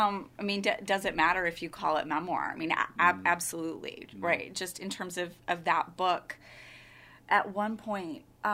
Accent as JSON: {"language": "English", "town": "Glen Ellyn", "region": "Illinois", "country": "United States", "tie": "born or raised there", "said": "I grew up in Glen Ellyn, and my mother's currently in Naperville, so pretty much dead west."}